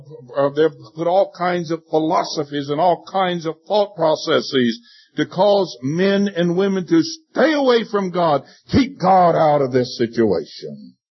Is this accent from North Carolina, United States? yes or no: yes; North Carolina, United States; I says, I'm from North Carolina. Well, what nationality are you? Well, I'm a U.S. citizen. Well, he's wanting me to tell him I'm an American Indian, and I did.